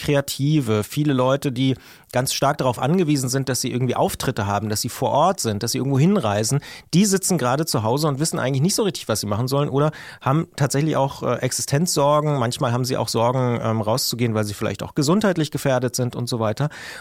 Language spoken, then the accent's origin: German; Brandenburg, Germany; Ich als Brandenburger darf das ja auch sagen